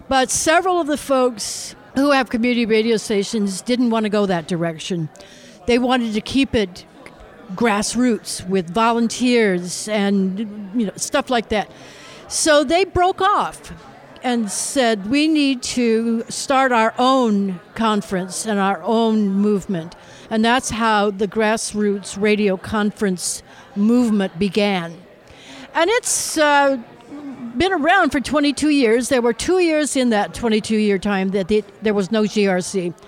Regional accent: United States; Aha, I'm American, I said process, not process.

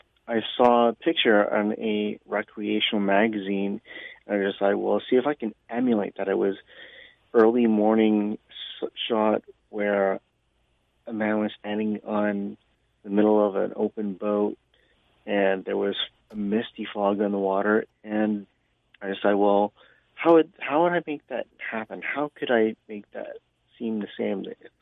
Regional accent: Vancouver, British Columbia, Canada; born and raised in Vancouver, lived my entire life in South Vancouver.

